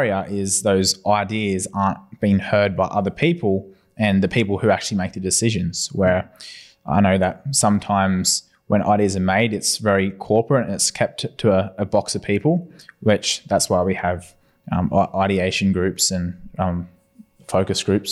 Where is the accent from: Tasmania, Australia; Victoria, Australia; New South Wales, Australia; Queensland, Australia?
New South Wales, Australia; Tamworth; well, I'm from Tamworth originally, and that's sort of the reason why most teenagers move away from Tamworth.